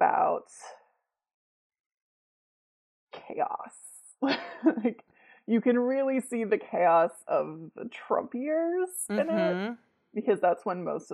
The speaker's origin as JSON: {"language": "English", "region": "Virginia", "country": "United States", "tie": "born or raised there", "said": "I grew up in Northern Virginia, so that is familiar territory for me."}